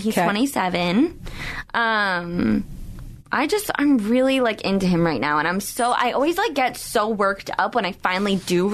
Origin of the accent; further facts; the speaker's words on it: Miami, Florida, United States; also born or lived in New York; I know so many people from my hometown in Miami that are going, and my hometown in New York that everyone's going